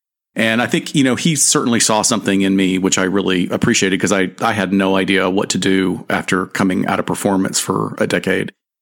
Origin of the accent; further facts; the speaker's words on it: Alabama, United States; I guess I've been here long enough to now be considered a native of Southern California, although I grew up in Alabama.